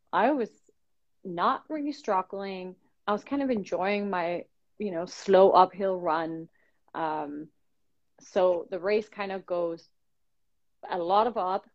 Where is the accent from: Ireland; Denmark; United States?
Denmark; I'm from Denmark, I'm from Europe, so it's kind of close and dear to my heart to be able to race in Europe.